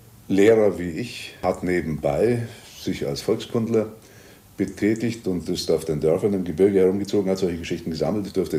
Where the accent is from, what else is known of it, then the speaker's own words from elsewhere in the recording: North Bohemia, Czechia; Ich bin aufgewachsen in Nordböhmen in der Nähe des Riesengebirges, in einem Winkel, wo noch zu meiner Kinderzeit wirklich Geschichten erzählt worden sind.